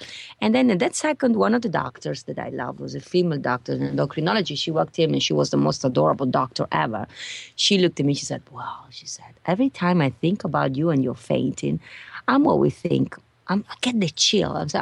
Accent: Venice, Veneto, Italy; English is a second language; now in United States; I was born and raised in Venice, Italy. We may have not said it in the beginning, but from my accent, I'm sure they know I'm not American.

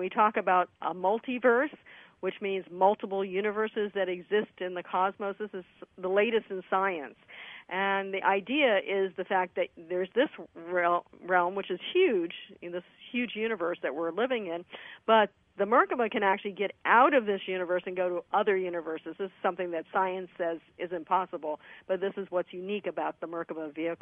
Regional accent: Florida, United States; I had a little bit of a background growing up in the Florida area connected with the Bermuda Triangle

